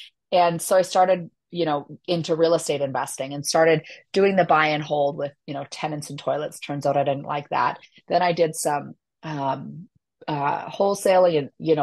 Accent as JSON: {"language": "English", "country": "Canada", "said": "I'm actually Canadian, and I was born to a teenage mother."}